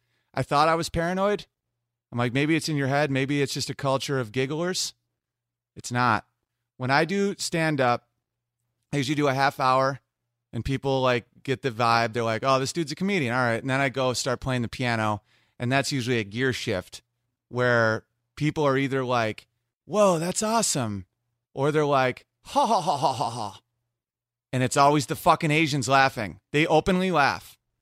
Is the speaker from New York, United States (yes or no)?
yes; Oswego, New York, United States; I will be at the Foundry in Oswego, New York, my hometown.